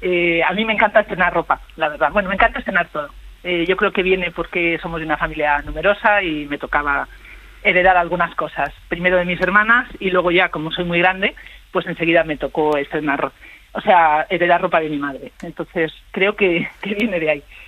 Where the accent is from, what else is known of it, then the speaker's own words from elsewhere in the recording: Madrid, Community of Madrid, Spain; de Madrid y la conozco, la sigo